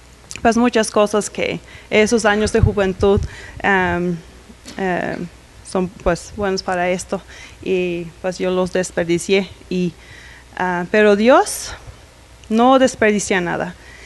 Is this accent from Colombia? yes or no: no; Faroe Islands; Yo soy de las Islas Feroe. Está ahí en Europa, Escandinavia.